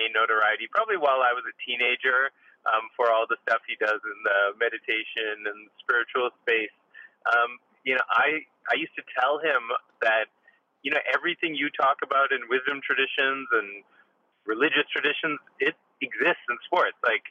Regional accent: Boston, Massachusetts, United States; You know, I grew up in Boston, Massachusetts. My parents were both immigrants, and I think like a lot of immigrant families, you know, my assimilation to America was through sports.

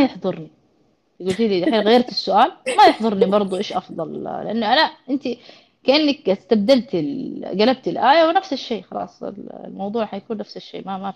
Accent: Saudi Arabia; المشكله الاولى عندنا في السعوديه بصراحه

